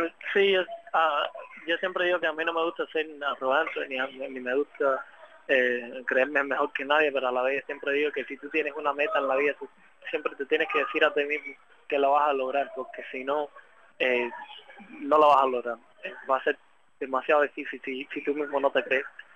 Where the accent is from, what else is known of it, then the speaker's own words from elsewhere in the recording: Miami, Florida, United States; also born or lived in Cuba; yo nací en Cuba y me crié aquí en Miami, pero yo estoy bien, bien orgulloso de haber nacido en Cuba. Siempre voy a decir que nací en Cuba